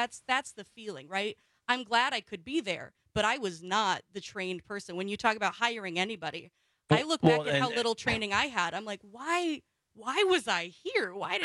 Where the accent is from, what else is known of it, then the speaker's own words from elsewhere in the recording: Wausau, Wisconsin, United States; and I'm from Wausau